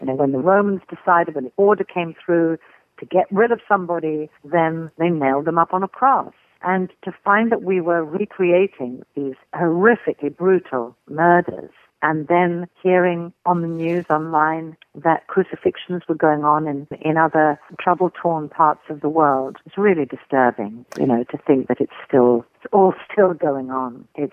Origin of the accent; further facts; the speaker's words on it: England, United Kingdom; also born or lived in Italy; I was born in Italy. My father was Italian, and his family were very devout. And so even though we moved to England when I was four, in my childhood, I would go to the Roman Catholic Church in town.